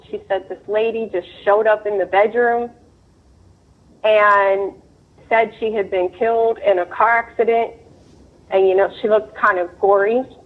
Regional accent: Cincinnati, Ohio, United States; I am from Cincinnati, Ohio.

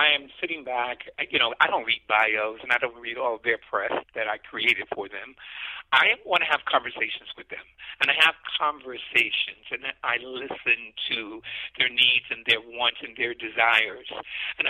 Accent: Newark, New Jersey, United States; I was born and reared in Newark, New Jersey by an incredible, incredible, incredible lady, my mother.

